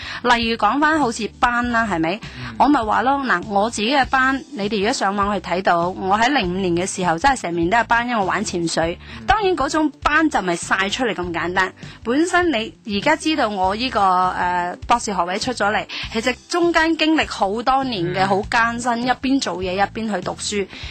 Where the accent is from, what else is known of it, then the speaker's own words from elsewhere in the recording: Switzerland; Cantonese is a second language; 系啦，我嘅家乡。